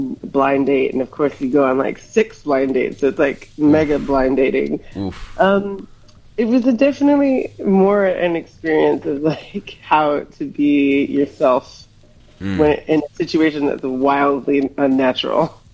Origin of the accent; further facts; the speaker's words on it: Hawaii, United States; I love living on the South Coast. I'm from Hawaii, so I grew up in the Pacific. I grew up in the ocean.